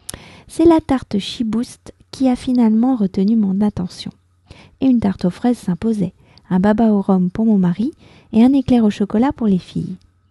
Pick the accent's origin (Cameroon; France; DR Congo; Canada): France; je suis française, j'habite près de Paris